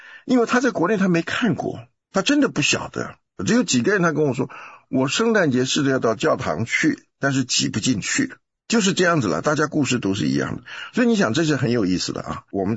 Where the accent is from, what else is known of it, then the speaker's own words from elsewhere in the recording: Taiwan; 我以前不知道这个问题的严重啊，因为我在台湾长大嘛